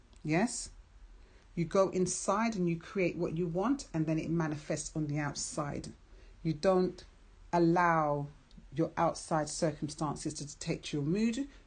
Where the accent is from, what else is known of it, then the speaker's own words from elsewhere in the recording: England, United Kingdom; So I'm English.